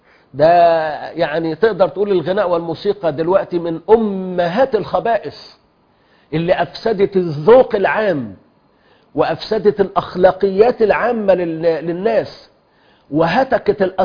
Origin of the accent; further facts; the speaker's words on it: Egypt; الحمد لله احنا انعم الله عز وجل علينا في بلدنا مصر،